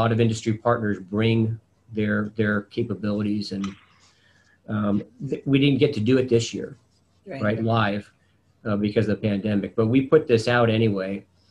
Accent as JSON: {"language": "English", "region": "California", "country": "United States", "tie": "born or raised there", "also_born_or_lived": "Hawaii", "said": "I was born in Hawaii, but I grew up in the great state of California."}